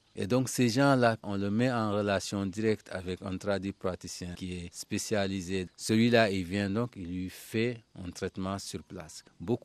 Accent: Djilor Djidjak, Fatick, Senegal; born there; Je suis né à Dilor Djidjak, le village du président Senghor.

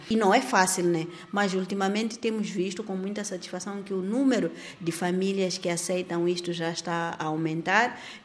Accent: Maputo, Mozambique; Então, eu venho de Maputo, onde eu estou habituada a fazer tudo o que eu quero, a lutar, trabalhar.

